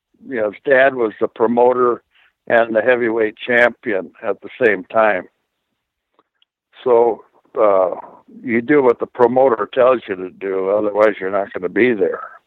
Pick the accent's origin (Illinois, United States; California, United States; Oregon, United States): Oregon, United States; Portland; now in Minneapolis, United States; I moved from Portland, Oregon, where I grew up. I moved back here to Minneapolis in 71.